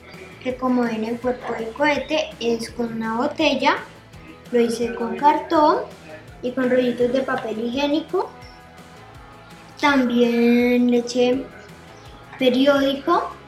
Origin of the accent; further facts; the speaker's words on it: Guacarí, Valle del Cauca, Colombia; de Guacari Valle, Corregimiento Guavitas, estoy en la José Ignacio Espina, en grado quinto